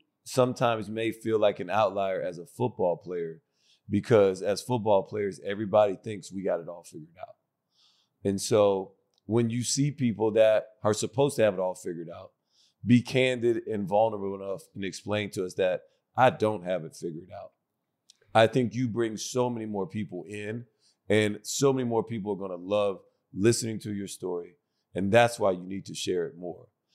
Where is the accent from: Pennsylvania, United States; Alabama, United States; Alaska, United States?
Alabama, United States; So, I'm from Alabama.